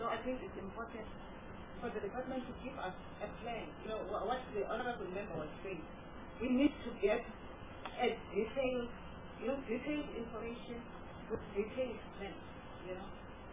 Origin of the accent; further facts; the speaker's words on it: Botswana; Fortunately, I'm from Botswana, and I have an experience.